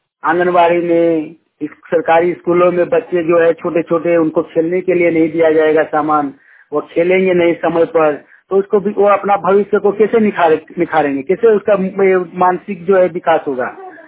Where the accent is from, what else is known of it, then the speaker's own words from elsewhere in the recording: Kasmar, Jharkhand, India; ग्राम कसमार चट्टी, पंचायत कसमार, जिला बोकारो, राज्य झारखंड का निवासी हूँ। मैं इस समय अपने गांव कसमार चट्टी से बोल रहा हूँ।